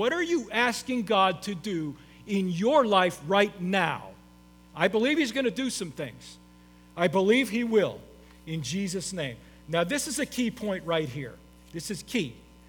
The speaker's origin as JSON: {"language": "English", "town": "Orlando", "region": "Florida", "country": "United States", "tie": "born or raised there", "moved": "as an adult", "said": "So I moved up here from Florida, from the Orlando area, which is where that picture was from, in November of 1988, okay? I'm a Florida boy. I lived there since I was 7 years old."}